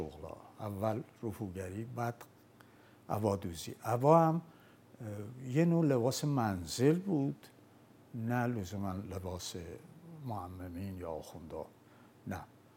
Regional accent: Sari, Mazandaran, Iran; born there; متولد 7 اسفند 1318 در شهر ساری در محله برامتر در پیچ دوم از کوچه 13 پیچ در یک خانواده کارگر به دنیا اومدم.

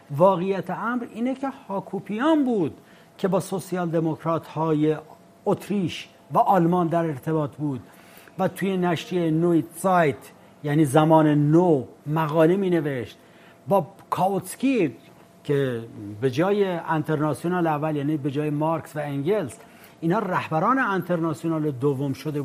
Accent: Iran; یعنی من به عنوان یک ایرانی رسالت من اینه که من فرهنگ خودم رو بشناسم، تاریخ خودم رو بشناسم.

